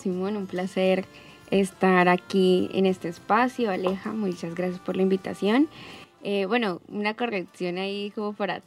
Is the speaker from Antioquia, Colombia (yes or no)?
no; Tumaco, Nariño, Colombia; now in Ibagué, Colombia; Yo soy de Tumaco, Nariño.